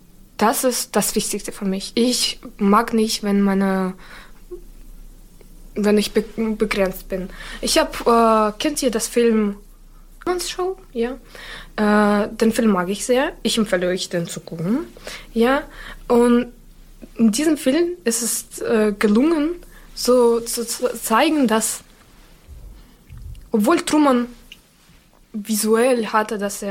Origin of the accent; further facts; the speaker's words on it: Hostomel, Kyiv Oblast, Ukraine; German is a second language; also born or lived in Zhytomyr; eigentlich bin ich in Zhytomyr geboren, aber danach sind meine Eltern und ich nach Kiew umgezogen. Ja, aber den großen Teil meines Lebens habe ich jedoch im Hostomel gelebt. So, es ist ein kleiner Staat in der Region Kiew.